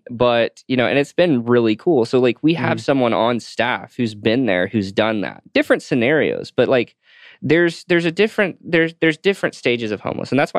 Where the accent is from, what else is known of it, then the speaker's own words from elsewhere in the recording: Newnan, Georgia, United States; I'm from Noonan, Georgia, so that's mm-hmm. part of Atlanta. So I'm from now both cities